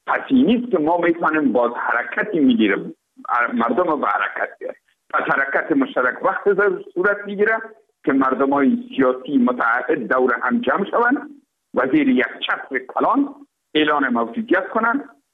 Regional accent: Afghanistan; تماما ما افغان هستیم

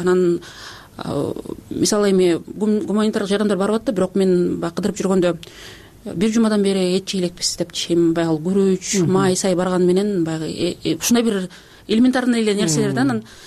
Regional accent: Naryn, Naryn Region, Kyrgyzstan; Мен мисалы өзүм Нарандан болом, бизде мындай чек ара боюнча мындай маселе жок да.

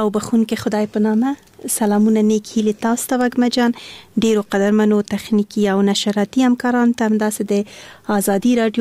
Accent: Kabul, Afghanistan; born there; also born or lived in Khost; زه د افغانستان یم ماته هیڅ فرق نه لري خو په هر صورت باندې بیا هم یو ولایت پورې اړه نیسو زه د اصلا پلار مې د خوست مور مې د پکتیا ده او زه په خپل کابل کې زیږیدلم خو په هر صورت د خوست تل کېږم

